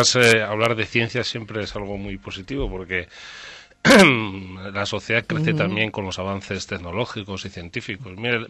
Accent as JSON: {"language": "Spanish", "town": "Zamora", "region": "Castile and León", "country": "Spain", "said": "pero por ejemplo en mi tierra, en Zamora, no se vota directamente"}